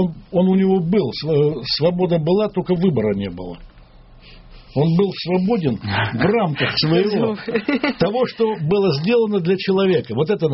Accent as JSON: {"language": "Russian", "region": "Moscow", "country": "Russia", "tie": "born or raised there", "also_born_or_lived": "Baltics / Southern Urals / Tbilisi", "said": "Я коренной москвич, оказываюсь в Прибалтике, потом оказываюсь на Южном Урале, потом учусь в Тбилиси, потом опять возвращаюсь в Прибалтику, в Латвию, а оттуда возвращаюсь в Москву спустя ровно, как говорится, когда мне исполнилось 30 лет, я вернулся в Москву обратно"}